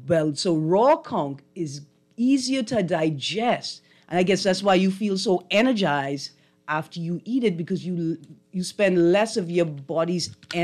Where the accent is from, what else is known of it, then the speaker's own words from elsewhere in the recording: Nassau, New Providence, Bahamas; I'm going to share something with you because I'm from Nassau, and I'm sure you're from Nassau, too